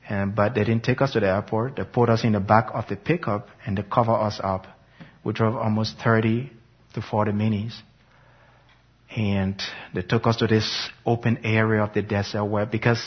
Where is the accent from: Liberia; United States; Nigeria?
Liberia; moved away; Where are you from? We're from Liberia.